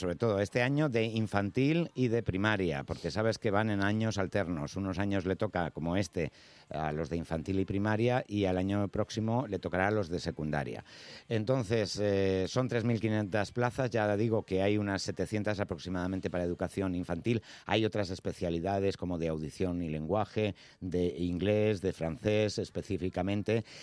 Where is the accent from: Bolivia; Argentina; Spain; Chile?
Spain; Ya sabes cómo somos los españoles para eso.